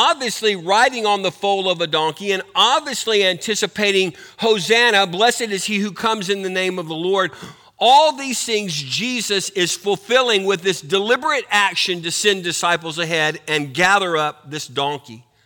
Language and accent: English; New Braunfels, Texas, United States; I grew up in New Braunfels, and I didn't go to the city school, which was New Braunfels High School. I went to the country school, which was Canyon High School. It was very rural in those days.